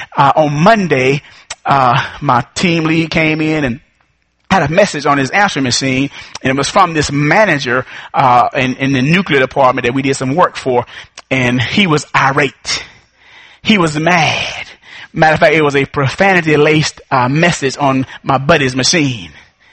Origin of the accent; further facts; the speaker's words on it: Arkansas, United States; I'm from Arkansas. We used to play them in football.